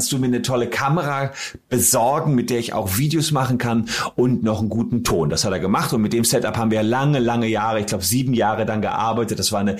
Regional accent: Gevelsberg, North Rhine-Westphalia, Germany; in meiner Heimatstadt Gevelsberg

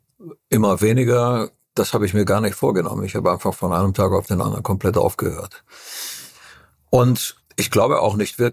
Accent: Transylvania, Romania; German is a second language; Ich komme aus Transsilvanien, wo es eine ganz exquisite Küche gibt.

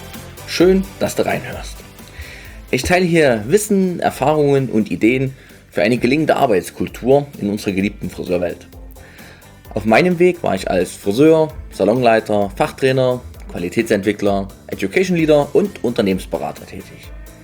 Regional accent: Saxony, Germany; ich komme aus der Nähe von Dresden

